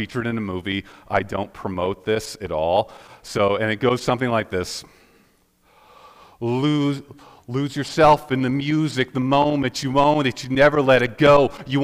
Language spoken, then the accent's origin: English; United States; Yay, hooray, this is fake Canadian Thanksgiving. I'm American, so I kind of celebrate American Thanksgiving.